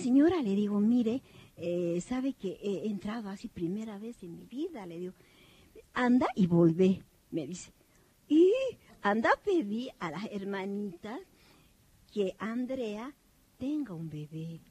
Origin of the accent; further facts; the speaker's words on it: Bolivia; yo soy de Bolivia.